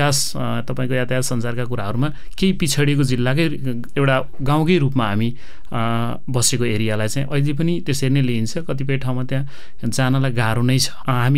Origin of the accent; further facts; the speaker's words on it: Bulingtar, Gandaki Province, Nepal; also born or lived in Syangja; म पछि 1.5 वर्षकै उमेरमा हामी बसाइँसराईबाट नवलपरासीको बुलिङटार 1 भन्ने ठाउँमा चाहिँ आएर बसाइँसराई भएर मेरो विद्यालय शिक्षा चाहिँ बुलिङटारबाट भएको। खास जन्मस्थान चाहिँ मेरो स्याङ्जा।